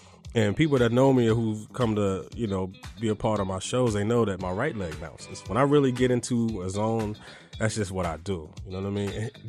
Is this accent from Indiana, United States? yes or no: yes; South Bend, Indiana, United States; born there; also born or lived in Germany / Kansas / Charlotte; So, you know, I was born in South Bend, you know, have a lot of roots there.